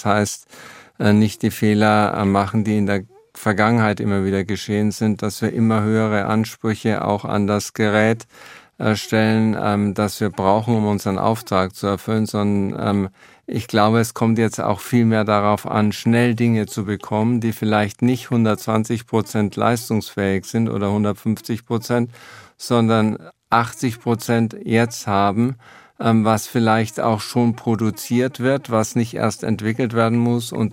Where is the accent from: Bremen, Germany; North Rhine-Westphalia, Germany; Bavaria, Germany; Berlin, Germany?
Bavaria, Germany; ich bin in der Nähe von Grafenwöhr aufgewachsen, das stimmt.